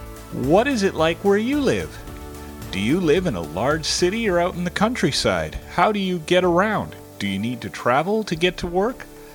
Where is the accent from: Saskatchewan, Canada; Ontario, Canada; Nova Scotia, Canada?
Ontario, Canada; Toronto; For example, I am from Toronto, Canada.